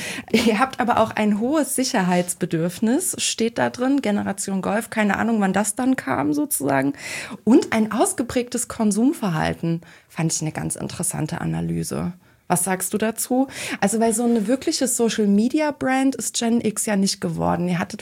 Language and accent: German; Germany; born there; und ich bin 1987 noch in der DDR geboren.